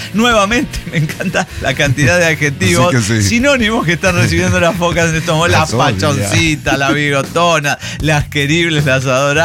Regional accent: Chiapas, Mexico; moved away; Yo llevo viviendo casi 10 años fuera de mi Chiapas natal y creo que quizás existe un pequeño resquicio de que por fin vuelva a mi pueblito adorado.

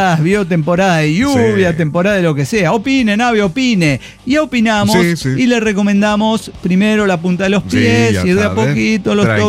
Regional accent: Risaralda, Colombia; Soy de Risaralda, Colombia.

